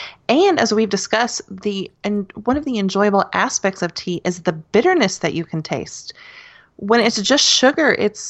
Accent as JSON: {"language": "English", "region": "the North", "country": "United States", "lives_now": "US South", "said": "I'm from the North. I'm originally from up there, and I live in the South now"}